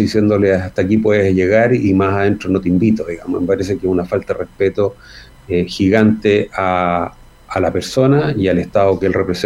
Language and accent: Spanish; Chile; que por qué a nosotros, que si somos chilenos, nos duele tanto